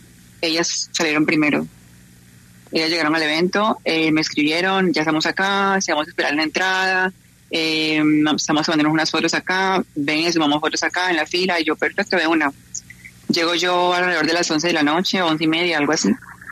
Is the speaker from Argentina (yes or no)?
no; Colombia; yo también soy de Colombia.